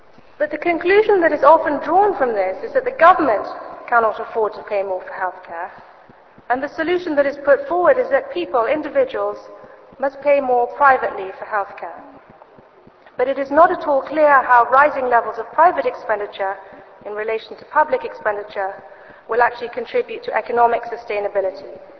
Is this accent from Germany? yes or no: no; England, United Kingdom; I come from England, I felt completely at home.